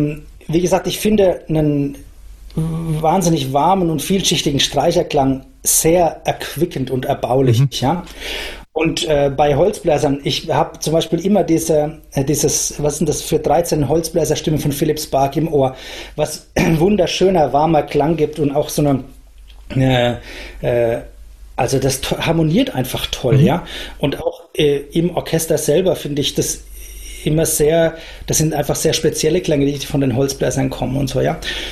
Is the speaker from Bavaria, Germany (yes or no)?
yes; Bavaria, Germany; Aber ich meine, ich bin selber Franke, insofern, ich kenne das vielleicht schon irgendwoher, weil unser Landkreis Aschaffenburg